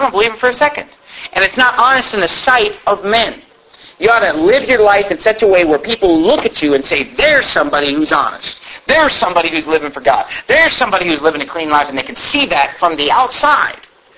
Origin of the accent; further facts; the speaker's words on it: Sacramento, California, United States; in my church that I grew up in Sacramento